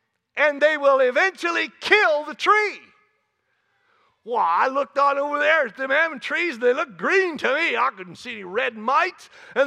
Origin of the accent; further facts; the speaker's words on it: California, United States; I'm from California. I'm from the orchards of California, where they have trees in a row, many rows, 150 trees to the acre, and the ground's flat